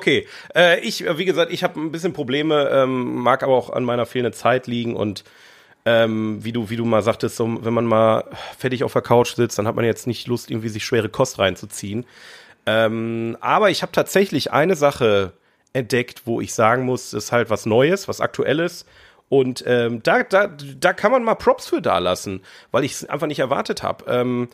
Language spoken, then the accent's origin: German; North Rhine-Westphalia, Germany; wir kommen aus dem Ruhrgebiet